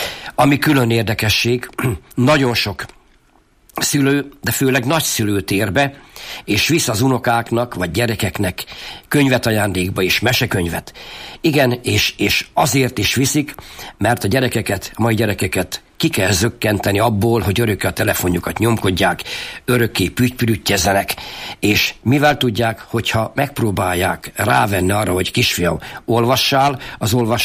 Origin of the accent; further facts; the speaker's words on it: Tornaszentjakab, Borsod-Abaúj-Zemplén, Hungary; born there; Én egy kis faluba, Tornaszentcsakabon születtem.